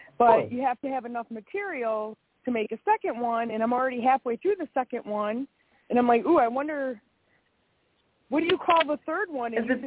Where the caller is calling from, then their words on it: Wisconsin, United States; I'm calling from Wisconsin.